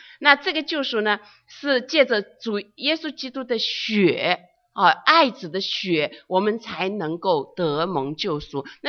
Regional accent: China; now in United States; 因为小的时候在中国长大，而且是在比较缺乏的一个环境的里面长大

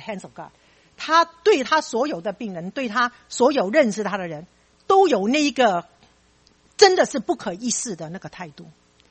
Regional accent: China; 我们中国人不也喜欢五马分尸啊什么什么什么，我们中国人的酷刑也很多啦

